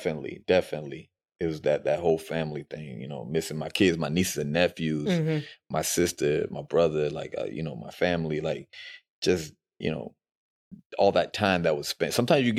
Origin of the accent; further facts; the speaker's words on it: Fort Myers, Florida, United States; Well, you know, it's my hometown. Yeah, my children are here. My family's here. My businesses are here.